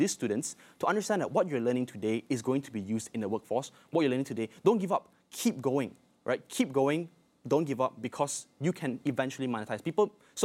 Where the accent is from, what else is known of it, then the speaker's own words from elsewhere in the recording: Perak, Malaysia; I'm from Perak, that's my hometown.